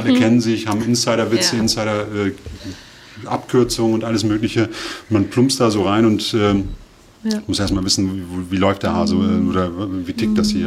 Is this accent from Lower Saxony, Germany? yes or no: yes; Goslar, Lower Saxony, Germany; Ich komme aus Goslar